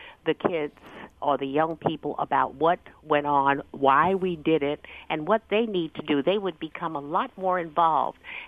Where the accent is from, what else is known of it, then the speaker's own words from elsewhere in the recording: New York, United States; Well, I'm originally from New York, and I left New York in a bus, and we went on down.